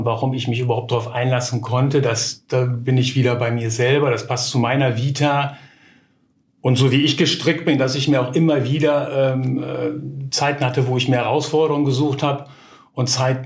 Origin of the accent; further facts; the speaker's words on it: Brüggen, North Rhine-Westphalia, Germany; ich komme aus Brüggen ursprünglich.